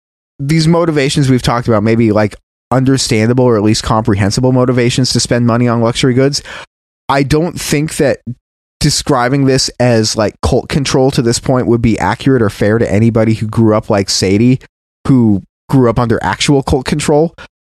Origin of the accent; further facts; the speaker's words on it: Portland, Oregon, United States; even though I was from Portland, Oregon, and I was raised to be an anarchist